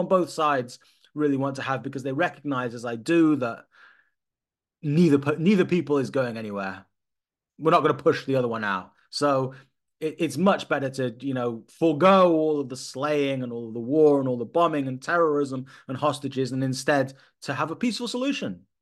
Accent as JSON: {"language": "English", "country": "United Kingdom", "tie": "born there", "said": "half, you know, white British and half West Bank Palestinian. My father is from the West Bank. I was born in the UK."}